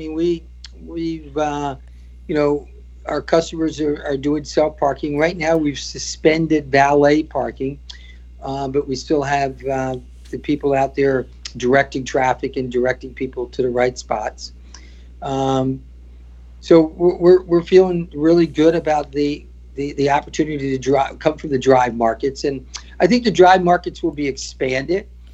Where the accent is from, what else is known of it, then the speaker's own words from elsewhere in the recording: Toms River, New Jersey, United States; Small world, being that I grew up in Tom's River.